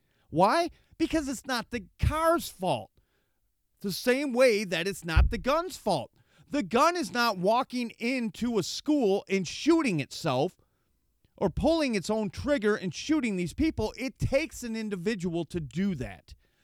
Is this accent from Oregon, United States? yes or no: no; Michigan, United States; And this is what's going on here in my home state of Michigan.